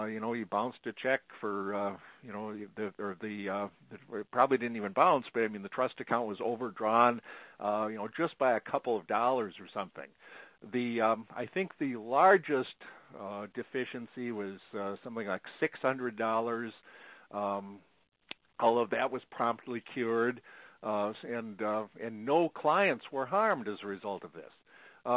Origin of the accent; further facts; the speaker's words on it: Minnesota, United States; I cite the case here from Minnesota, actually from my home state, the case of attorney Randall Tighe.